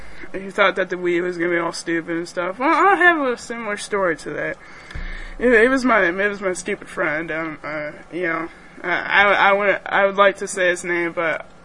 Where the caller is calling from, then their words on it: Indiana, United States; from Indiana, up in, United States